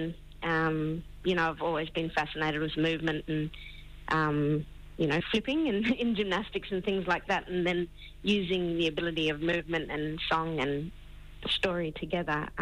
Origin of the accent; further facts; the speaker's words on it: Broome, Western Australia, Australia; so I was born and bred in Broome and have the privilege to call the Kimberleys my home.